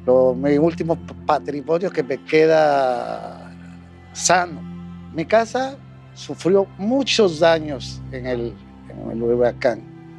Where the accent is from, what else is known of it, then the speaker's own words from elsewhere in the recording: Acapulco, Guerrero, Mexico; Yo soy de Acapulco y adoro Acapulco.